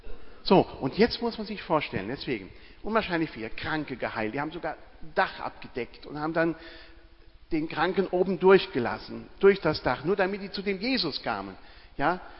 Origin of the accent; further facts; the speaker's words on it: Germany; Wir können gar nicht so jubeln wie die. Da sind wir Deutsche viel zu lahm.